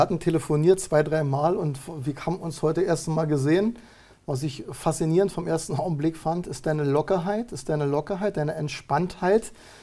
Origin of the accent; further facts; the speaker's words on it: Berlin, Germany; also wir kommen aus dem Berliner Raum